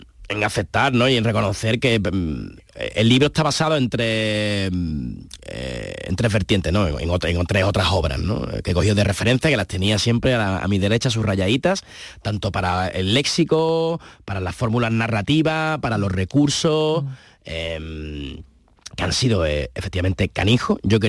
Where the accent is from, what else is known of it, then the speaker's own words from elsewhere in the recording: Andalusia, Spain; accent: Andalusian; habla andaluza. Eso de inicialmente, ¿no? Lo siento mucho, yo hablo así.